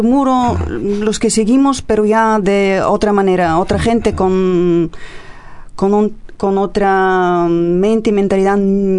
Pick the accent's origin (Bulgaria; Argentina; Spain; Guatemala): Bulgaria; Spanish is a second language; Me encanta más el teatro, aunque he sido teleperiodista en mi país.